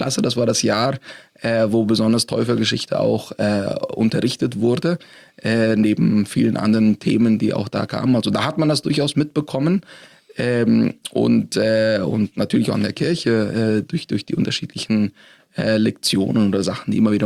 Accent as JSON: {"language": "German", "country": "Paraguay", "tie": "born or raised there", "said": "ich bin so zweisprachig aufgewachsen in Paraguay und das war auch unsere Lebenswelt."}